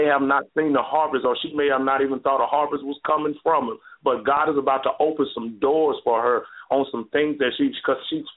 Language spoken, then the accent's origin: English; Mississippi, United States; now in Texas, United States; I'm originally from Mississippi, so I'm not really from Texas. I've been here a couple of years or so.